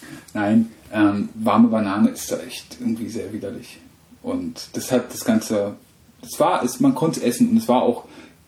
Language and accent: German; eastern Germany, Germany; bin ja ein Kind des Ostens und als dann die Mauer aufging